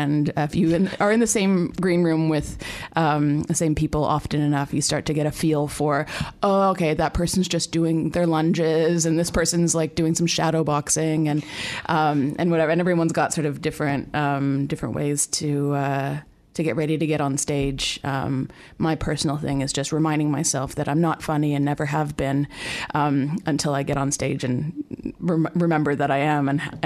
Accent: Canada; accent: Canadian; now in New Zealand; I am also a comedian, and my accent is from Canada, but I've been in New Zealand since 2014.

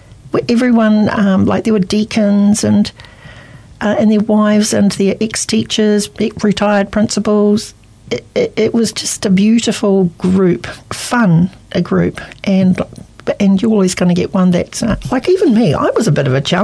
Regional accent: New Zealand; And where are you from? From New Zealand.

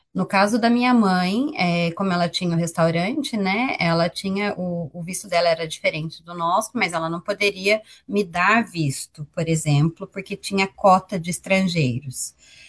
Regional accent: São Paulo, Brazil; Eu falo, vim lá do interior de São Paulo, parece que nunca sonhei tão alto.

